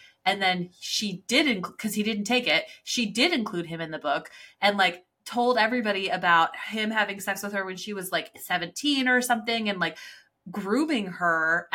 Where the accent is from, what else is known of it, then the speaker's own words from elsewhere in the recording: United States; But because I'm American, I need to double that bitch.